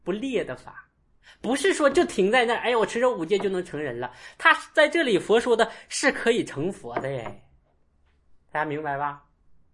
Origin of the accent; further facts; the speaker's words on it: China; 像我们中国人那不能随便什么样的啦，叫人家的什么啦，人家的姓啦